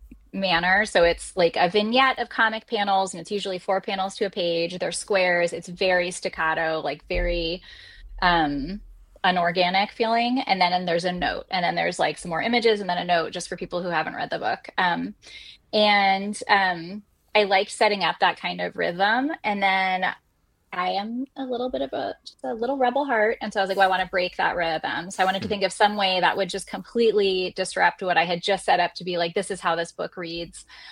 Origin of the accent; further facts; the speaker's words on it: California, United States; I'm from the Bay Area in California